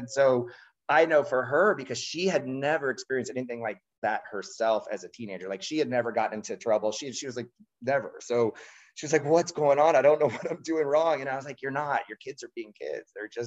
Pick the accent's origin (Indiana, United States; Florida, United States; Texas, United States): Florida, United States; Miami; We had a little lease of land in a Immokalee, Florida. I grew up in Miami, Florida.